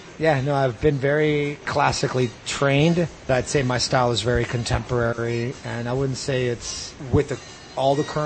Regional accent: Cuernavaca, Morelos, Mexico; also born or lived in Mexico City; I was born in Mexico City and grew up an hour and a half south of Mexico City in a city called Cuernavaca.

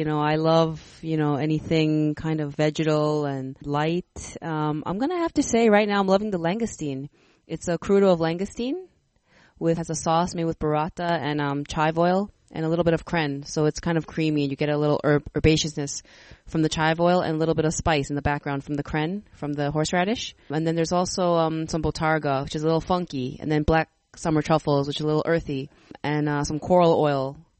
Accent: New York City, New York, United States; now in Wayne, United States; Well, I'm from New York. So, you know, I'm born and raised in Queens. And, you know, New York City is 20 minutes from my house.

